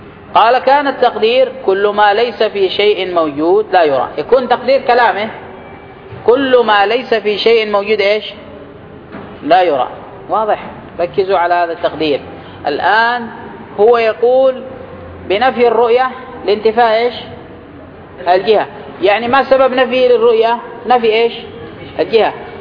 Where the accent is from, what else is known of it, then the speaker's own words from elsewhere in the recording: Yemen; موجود حتى عندنا في اليمن